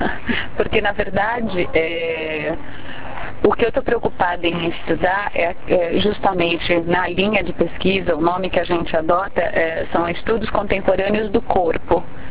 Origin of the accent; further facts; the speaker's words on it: São Paulo, Brazil; na minha época não existia faculdade de dança em São Paulo, da onde eu sou, que é minha cidade natal